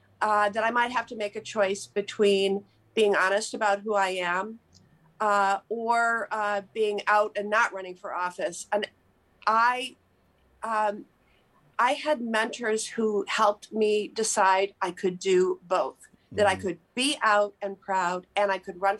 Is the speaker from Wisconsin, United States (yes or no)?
yes; Madison, Wisconsin, United States; Yes, I was actually I was at Smith College, and I came out there. And so when I returned to Mad